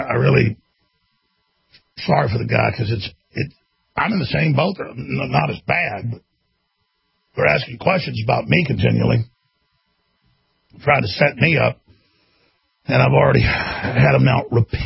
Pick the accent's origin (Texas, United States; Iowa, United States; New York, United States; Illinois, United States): Texas, United States; because I'm from Texas, he went, "Oh, this is … How you doing there?"